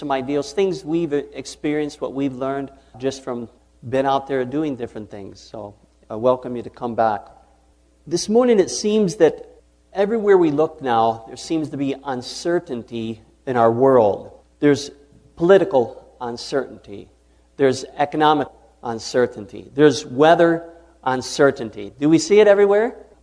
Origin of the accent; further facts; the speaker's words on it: Michigan, United States; I'm here from Michigan with my wife, Melody.